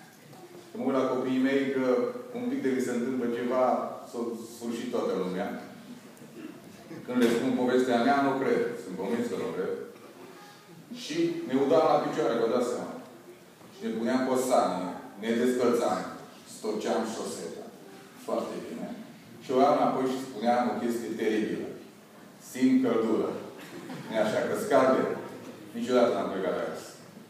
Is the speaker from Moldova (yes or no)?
no; Romania; Unul simplu este că sunt român, ca și voi.